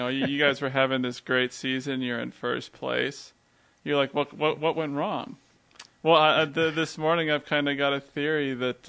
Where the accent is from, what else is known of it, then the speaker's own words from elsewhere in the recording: Wisconsin, United States; I'm a Brewers fan. I'm born and raised in Wisconsin.